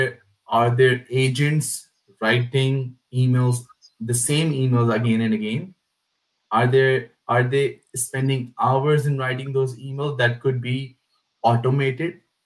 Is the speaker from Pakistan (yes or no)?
yes; Pakistan; moved away as an adult; now in United States; So I am from South Asia as well. I was born and raised in Pakistan. So my initial education till MBA is from there. And then I did my PhD from America.